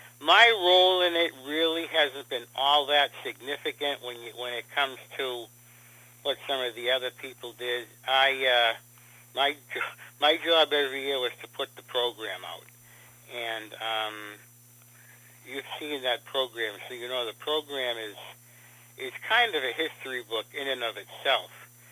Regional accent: Cleveland, Ohio, United States; I'm from Cleveland, and when the Red Sox came to Cleveland, I saw them play

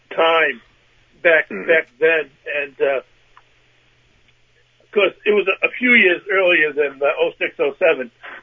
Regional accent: Lynn, Massachusetts, United States; I grew up in West Lynn

